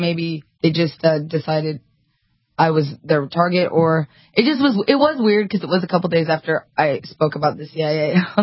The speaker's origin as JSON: {"language": "English", "region": "Montana", "country": "United States", "tie": "born or raised there", "said": "Well, I'm born and raised in Montana, and so it's a little bit like Texas."}